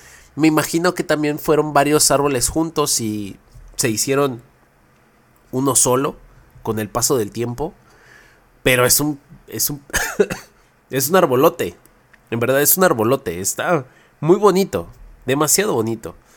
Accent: Mexico; Y siendo mexicano, no puede ser que pues no todos nos podamos dar el lujo de poder ir y visitar estos lugares

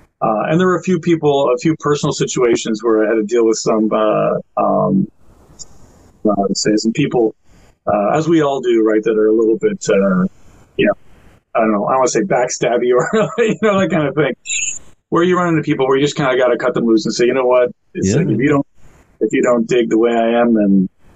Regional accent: Canada; So really a bucket list thing for me as a musician and as a Canadian, too.

